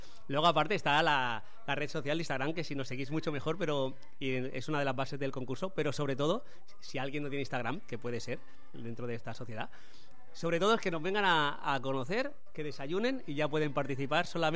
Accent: Sabiote, Andalusia, Spain; porque es una morcilla de mi pueblo que es de Sabiote

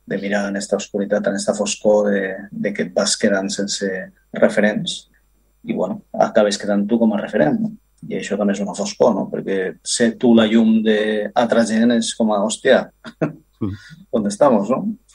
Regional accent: Catalonia, Spain; jo soc pues, de pares colombià i mare aragonesa, però nascut a Catalunya i soc català.

